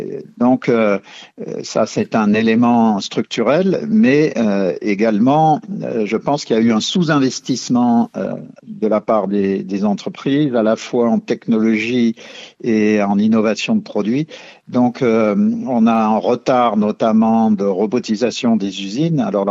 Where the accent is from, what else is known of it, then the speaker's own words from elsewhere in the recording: France; c'est très désagréable pour nous en tant que Français